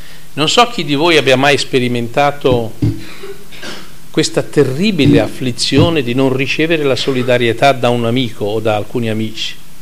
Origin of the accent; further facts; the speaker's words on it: Florence, Tuscany, Italy; Io sono nato a Firenze e a Firenze sono vissuto fino a che è successo questa spaventosa tragedia.